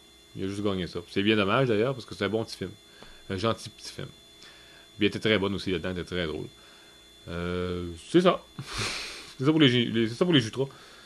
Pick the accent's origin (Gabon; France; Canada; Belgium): Canada; Quebec; Moi, je suis Québécois.